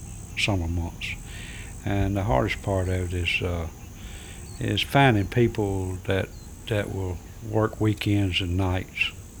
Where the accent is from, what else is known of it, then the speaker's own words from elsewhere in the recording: Isola, Mississippi, United States; from Isola, Mississippi.